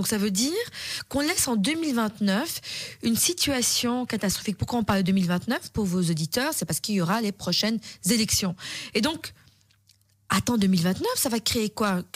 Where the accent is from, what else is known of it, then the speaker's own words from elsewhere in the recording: Brussels, Brussels-Capital Region, Belgium; Nous sommes des Bruxellois engagés dans des secteurs pluriels